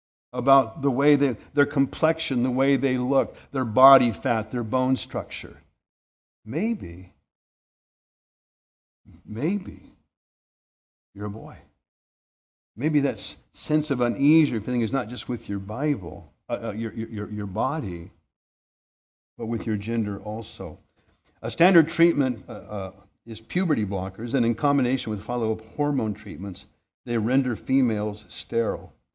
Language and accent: English; United States; And I'm a Christian before I'm an American.